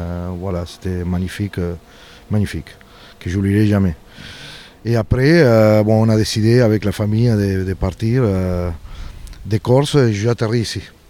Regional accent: Buenos Aires, Argentina; French is a second language; moved away as an adult; now in Marseille, France; je viens de Buenos Aires, Argentina, et je suis un habitant de la Belle de Mai depuis pas mal d'années. Fin 98, je suis là avec ma famille, que j'habite ici, côté de Plombières

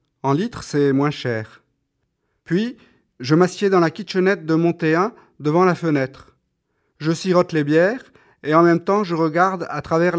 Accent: Auxerre, Bourgogne-Franche-Comté, France; born there; Je suis né à Auxerre en mars 1974.

